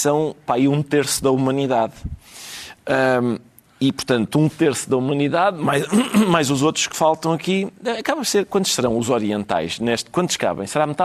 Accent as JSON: {"language": "Portuguese", "region": "Lisbon", "country": "Portugal", "said": "Provavelmente a minha dificuldade em compreender isso é porque eu sou de São Sebastião da Pedreira. sou muito urbano."}